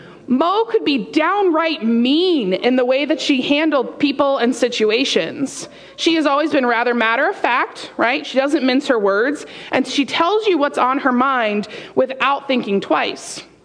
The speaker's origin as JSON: {"language": "English", "town": "Indiana", "region": "Pennsylvania", "country": "United States", "tie": "born or raised there", "said": "is a member at the church that I grew up at in Indiana, Pennsylvania, Zion Lutheran Church."}